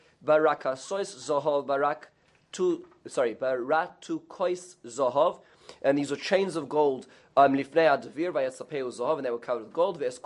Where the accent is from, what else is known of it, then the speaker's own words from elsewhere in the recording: Johannesburg, Gauteng, South Africa; when I grew up in South Africa, and the city I grew up is called Johannesburg.